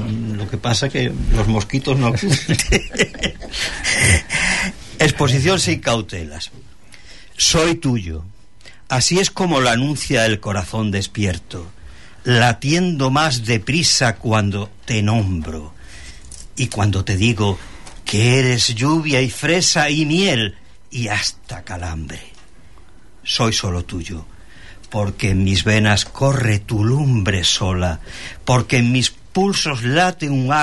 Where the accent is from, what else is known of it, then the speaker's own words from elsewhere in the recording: La Canaleja, Andalusia, Spain; Yo soy de una aldea pequeñita de Almonastela Real que se llama La Canaleja.